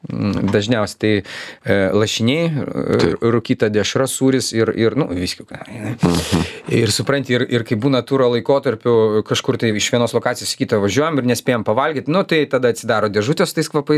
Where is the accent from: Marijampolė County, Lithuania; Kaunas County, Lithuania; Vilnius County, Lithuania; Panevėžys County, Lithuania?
Vilnius County, Lithuania; Vilnius; Vilniaiskas.